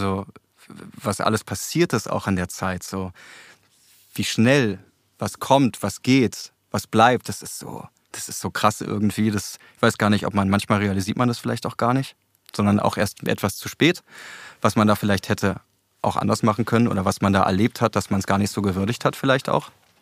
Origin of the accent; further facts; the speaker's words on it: Berlin, Germany; born there; Ich bin geboren in Charlottenburg-Wilmersdorf, im Martin-Luther-Krankenhaus an einem Mittwoch.